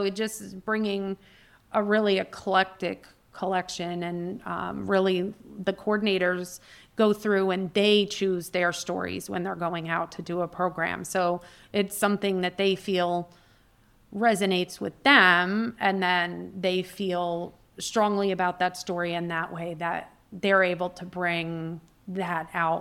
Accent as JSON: {"language": "English", "region": "New York", "country": "United States", "tie": "born or raised there", "said": "So, but I was born and raised in Orange County in New York, about an hour north of New York City on the Hudson River. So once a New Yorker, always a New Yorker."}